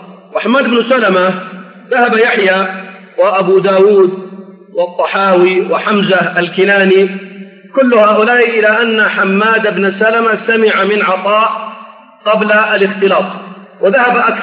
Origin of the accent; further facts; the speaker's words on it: Sudan; عندنا في السودان مثلا تسمى بالمشاط مثلا أو بالمسايل تشد على الرأس